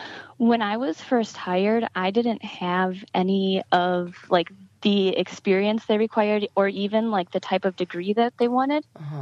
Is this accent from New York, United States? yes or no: no; Wisconsin, United States; also born or lived in Wyoming; No, I'm from Wisconsin.